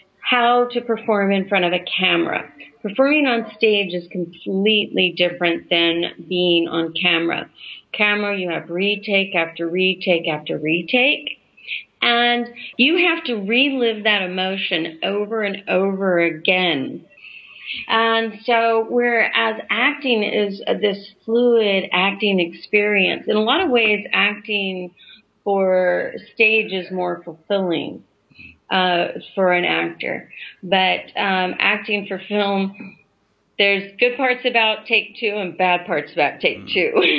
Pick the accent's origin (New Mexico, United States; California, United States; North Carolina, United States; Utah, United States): New Mexico, United States; I come from New Mexico. Now, I'm up in the mountains.